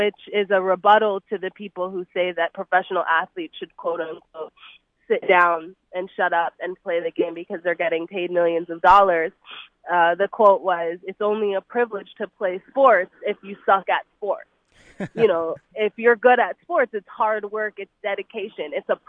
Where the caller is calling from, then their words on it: Malibu, California, United States; I'm on the beach in Malibu right now.